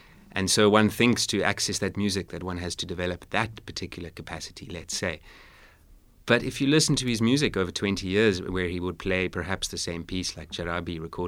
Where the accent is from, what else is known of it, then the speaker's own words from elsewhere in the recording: South Africa; growing up in South Africa, living in South Africa